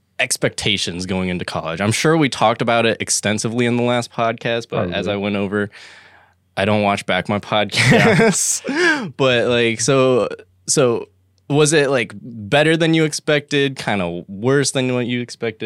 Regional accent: Midwest, United States; Yeah, I'm from the Midwest.

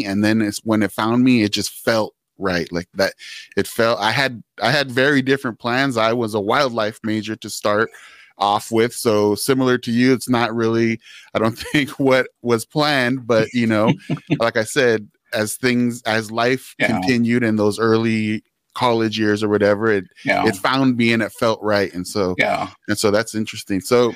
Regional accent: California, United States; And we're both from California.

